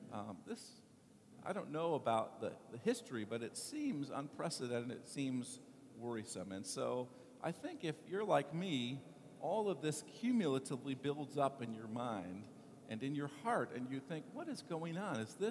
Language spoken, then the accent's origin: English; California, United States; I was particularly moved, being a Californian, at the images of the horrific, destructive wildfires